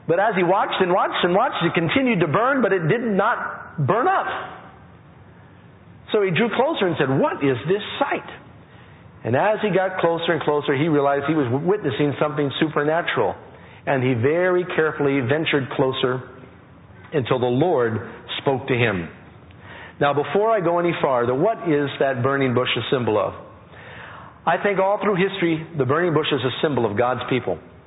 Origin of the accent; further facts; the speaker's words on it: New York City, New York, United States; I grew up in New York City. I was an atheist.